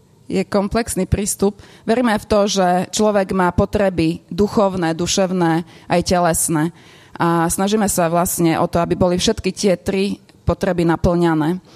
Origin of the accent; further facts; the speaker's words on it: Spiš, Slovakia; ja som z Inokadiaľ, nie som z Rankoviec, som zo Spiša